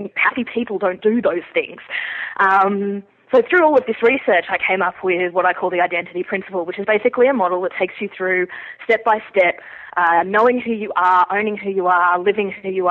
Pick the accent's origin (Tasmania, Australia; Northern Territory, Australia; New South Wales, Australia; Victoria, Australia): New South Wales, Australia; Sydney; We grew up in Narrabeen in Sydney's northern beaches area, which sounds really nice, but if you know anything about that area, you know that Narrabeen's like, you know, the Bogan area of the nicer area.